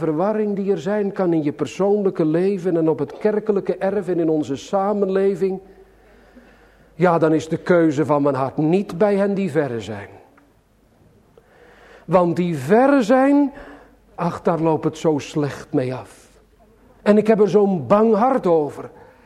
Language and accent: Dutch; Sliedrecht, South Holland, Netherlands; born there; Sliedrecht, mijn geboorteplaats